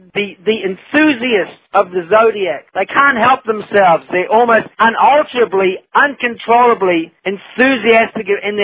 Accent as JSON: {"language": "English", "country": "New Zealand", "tie": "born or raised there", "said": "I grew up in New Zealand and had some very big Maori mates"}